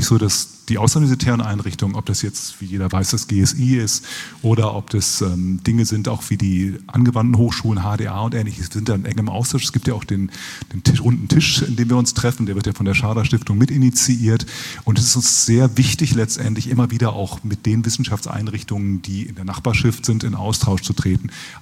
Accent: North Rhine-Westphalia, Germany; ich bin Rheinländer und ein echter Rheinländer, kölsche Jungen, der kann nicht einfach so verlanzt werden.

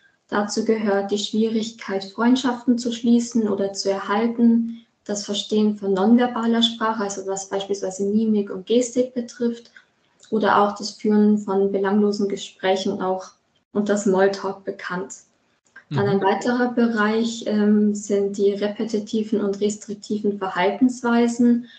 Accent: Wernberg, Bavaria, Germany; Ich komme aus Wernberg.

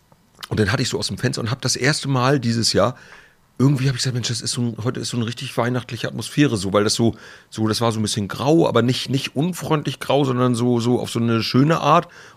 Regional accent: Schleswig-Holstein, Germany; born or raised there

